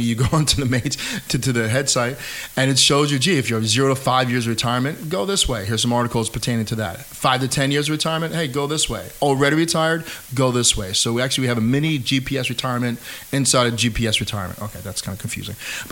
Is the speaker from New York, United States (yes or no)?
yes; New York, United States; I was born in Hudson Valley, raised in the Hudson Valley, live in Hudson Valley, and will be here the rest of my life.